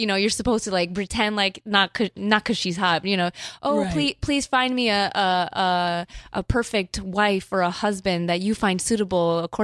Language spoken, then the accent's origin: English; Chicago, Illinois, United States; So I'm from Chicago. My parents, they moved to Chicago.